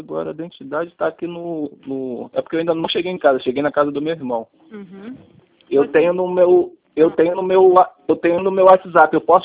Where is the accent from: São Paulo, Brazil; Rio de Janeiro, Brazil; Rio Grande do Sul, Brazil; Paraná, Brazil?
Rio de Janeiro, Brazil; Niterói; Não, sou do Rio, Niterói.